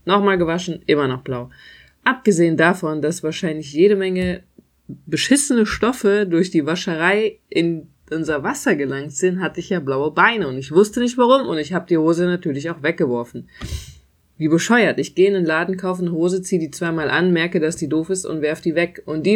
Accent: Euskirchen, North Rhine-Westphalia, Germany; ich komme aus Euskirchen, da konnte man auch shoppen gehen, aber halt nur bedingt, da gab es dann nicht so ausgefallene Sachen.

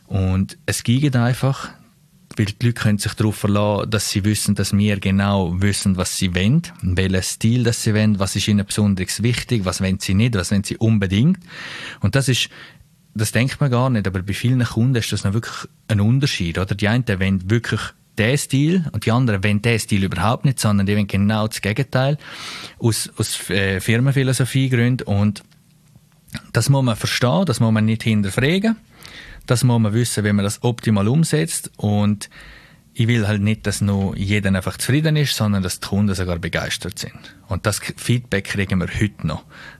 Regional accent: Landquart, Graubünden, Switzerland; Ferienwohnungen aus meiner Heimat, per Zufall, weil wir haben jetzt Geschäft in Langquart schon seit Anfang an.

